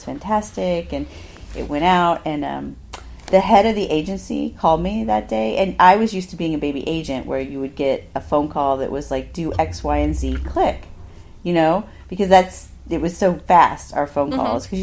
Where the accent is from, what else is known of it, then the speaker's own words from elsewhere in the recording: Midwest, United States; Because, you know, I'd always written, but I grew up in the Midwest, and people didn't become writers.